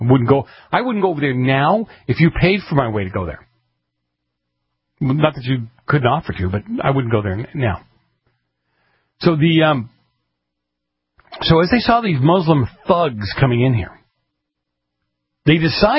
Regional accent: Boston, Massachusetts, United States; they thought I was glamorizing the way I grew up in Boston, how the mafia handled themselves in Boston.

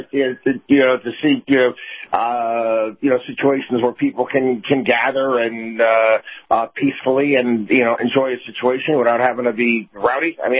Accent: Albany, New York, United States; growing up in Albany, New York was teasing the state workers all the time

